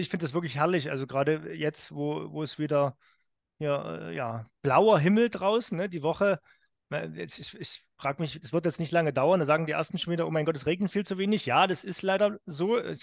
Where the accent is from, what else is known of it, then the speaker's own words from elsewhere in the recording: Saxony, Germany; Ich als Sachse kann ja dann mal neutral nachfragen.